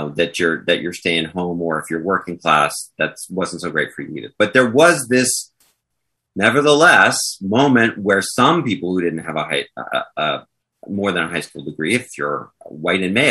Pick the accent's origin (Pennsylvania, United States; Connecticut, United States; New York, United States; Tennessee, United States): New York, United States; He's the guy from Queens. I grew up in New York.